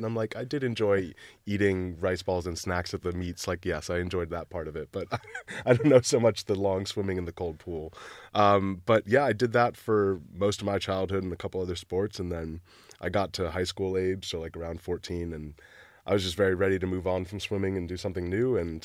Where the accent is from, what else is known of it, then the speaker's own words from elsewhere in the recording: Brookline, Massachusetts, United States; You know, I grew up in Boston, Massachusetts, but more specifically, I grew up in Brookline, which is like a very nice town, super inclusive, lots of like out LGBT plus people from my school that I remember.